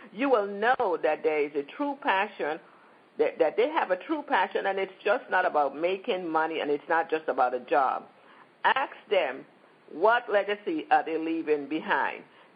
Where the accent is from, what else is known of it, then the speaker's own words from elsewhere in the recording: Saint Thomas, U.S. Virgin Islands; I'm from the Virgin Islands, St. Thomas, U.S. Virgin Islands originally.